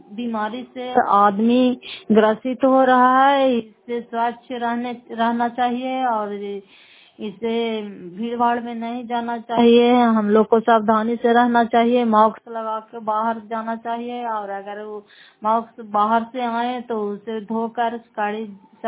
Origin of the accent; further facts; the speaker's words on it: Fatehpur, Bihar, India; घर फतेहपुर, पंचायत मकौता, जिला नालंदा और करार पचरा ब्लॉक की निवासी हूँ।